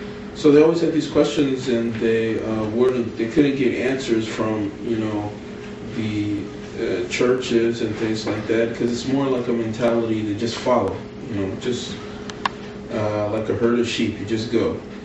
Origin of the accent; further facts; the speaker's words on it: Philadelphia, Pennsylvania, United States; So I was originally from Philadelphia, and I guess I started with my parents